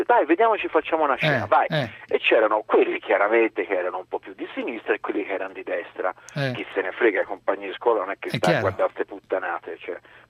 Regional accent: Florence, Tuscany, Italy; Io, scusate, da Fiorentino.

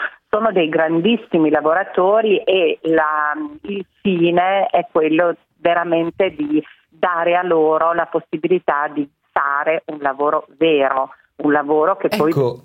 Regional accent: Modena, Emilia-Romagna, Italy; Noi siamo di Modena, quindi sì, è proprio un cibo tradizionale modenese.

